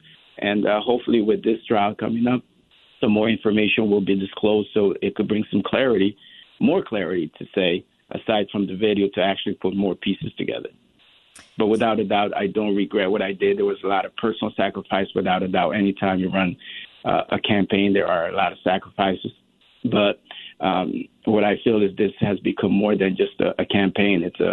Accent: Bridgeport, Connecticut, United States; I came here as a young boy, no mother, no father, and I grew up right here in the Hollow section of Bridgeport.

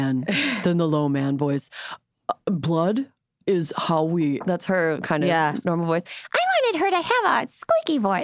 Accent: Wisconsin, United States; I never use Facebook anymore except to see what people from my hometown are up to. And somebody from my hometown posted a news story from Barron, Wisconsin, which is from my neck of the woods in the state.

